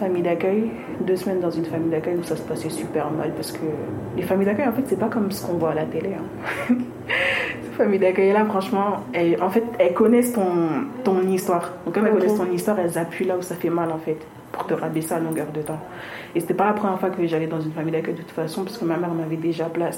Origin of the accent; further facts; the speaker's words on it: Senegal; also born or lived in Mali; Parce que moi, je suis sénégalaise et malienne.